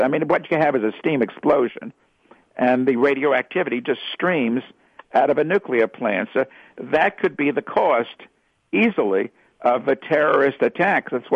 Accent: New York City, New York, United States; now in Long Island, United States; I live on Long Island, which is just to the east of New York City, and I'm from New York City

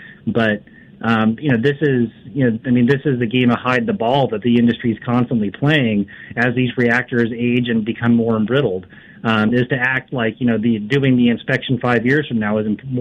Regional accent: San Onofre, California, United States; Well, I'm a Californian by birth, Harvey. I grew up next to San Onofre, so I'll take exception with that for just a moment.

